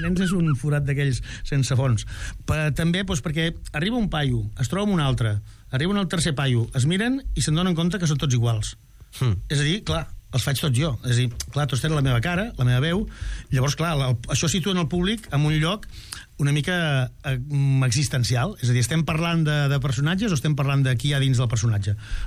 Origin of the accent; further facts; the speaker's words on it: Catalonia, Spain; accent: Catalan; espanyol, jo tinc accent català, no sé si colarà